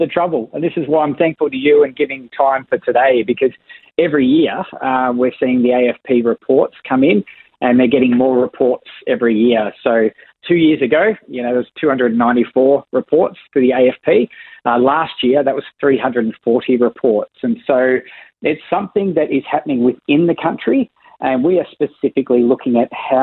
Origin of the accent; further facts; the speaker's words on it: Australia; So I grew up in Australia